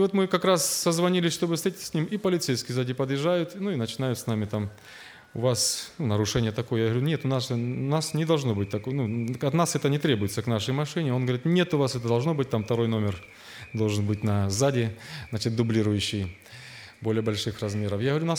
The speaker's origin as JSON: {"language": "Russian", "country": "Russia", "said": "Я говорю, так, я вот здесь из России и так далее."}